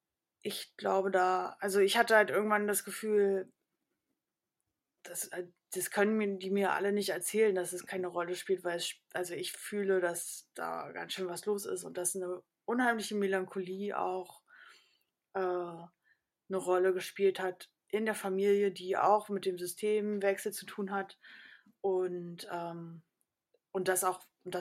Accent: Karlsruhe, Baden-Württemberg, Germany; ich bin in Karlsruhe groß geworden, da gibt es gar keine Hochhäuser, also war ganz normal Altbau, was heißt ganz normal, also Altbau und so. Und jetzt wohne ich aber in einem Hochhaus aktuell.

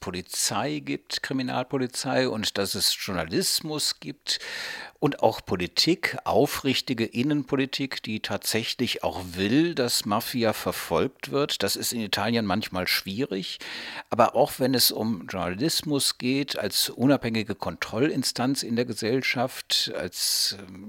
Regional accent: Cologne, North Rhine-Westphalia, Germany; ich komme aus Köln.

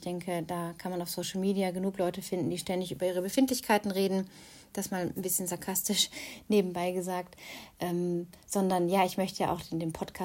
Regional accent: Germany; moved away as an adult; now in Tunisia; Ja, Thema Deutschland noch. Also, ich möchte ja mein Heimatland nicht verteufeln

